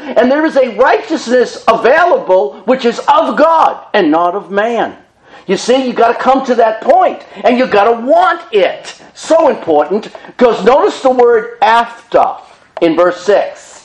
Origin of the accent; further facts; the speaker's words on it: Medford, Massachusetts, United States; I was down at Tufts Park. That's where we grew up in Medford, Mass. Tufts Park.